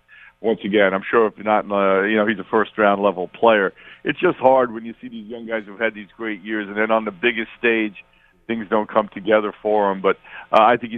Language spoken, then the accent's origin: English; Queens, New York, United States; So I'm born and raised in Queens. I was sneaking into St. John's games when I was 10 years old.